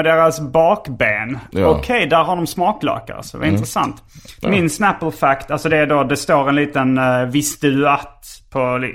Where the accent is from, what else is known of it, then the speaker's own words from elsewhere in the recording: Malmö, Skåne, Sweden; Jag kommer från Karali City i Malmö. Det första jag växte upp.